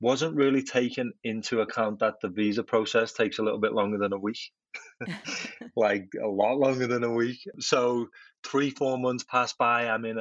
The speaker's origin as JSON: {"language": "English", "town": "Liverpool", "region": "North West England", "country": "United Kingdom", "tie": "born or raised there", "moved": "as an adult", "lives_now": "United States", "said": "So as you can probably tell, I'm not a native of this country. The accent's a little bit different. I'm from Liverpool in England. And yeah, that's where I grew up. I moved to the US actually almost exactly 10 years ago when I was 27."}